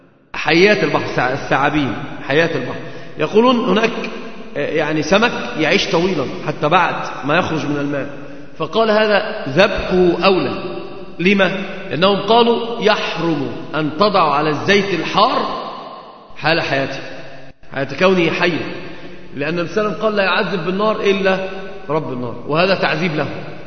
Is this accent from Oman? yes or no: no; Egypt; على ما اشتهر عندنا في مصر وفي البلاد